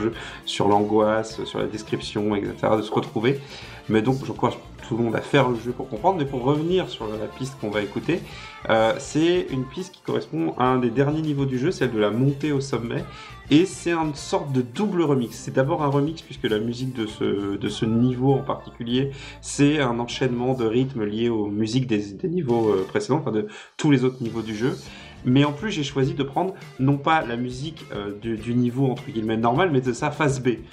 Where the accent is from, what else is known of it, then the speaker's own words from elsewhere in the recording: Brittany, France; je suis principalement podcasteur et je suis breton.